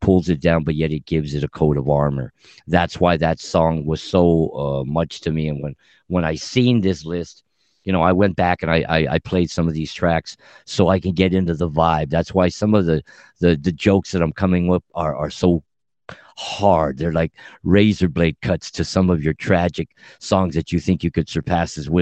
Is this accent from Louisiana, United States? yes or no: no; Montebello, California, United States; my homeboys that I grew up with in Montebello High School